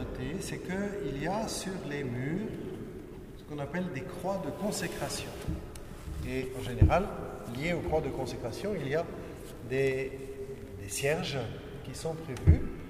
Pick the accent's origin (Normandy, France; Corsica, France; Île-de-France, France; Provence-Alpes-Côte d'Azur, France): Île-de-France, France; Paris; je suis prêtre depuis 32 ans, en 88, je suis parisien. Né à Paris, ingénieur de formation initiale.